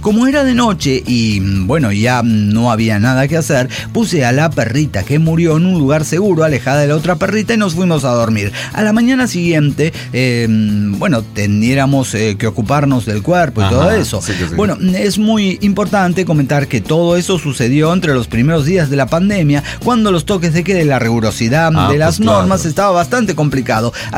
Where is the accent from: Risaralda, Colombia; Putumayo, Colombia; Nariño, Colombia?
Nariño, Colombia; Pasto; now in Bogotá, Colombia; La voy llevando porque soy chica de Pasto, ¿no?